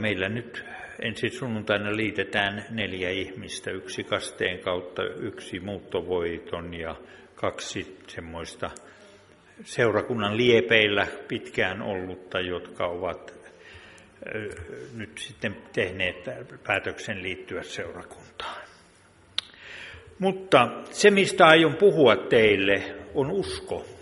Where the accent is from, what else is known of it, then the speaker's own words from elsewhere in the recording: Alajärvi, South Ostrobothnia, Finland; also born or lived in Kuusamo; now in Kaavi, Finland; Itse olen tuolta Alajärveltä. Olen ollut tuolla Kaavilla nyt 3,5 vuotta. Ja sitä tulin sinne Kuusamosta, jossa olin 5 vuotta seurakunnan paimenena.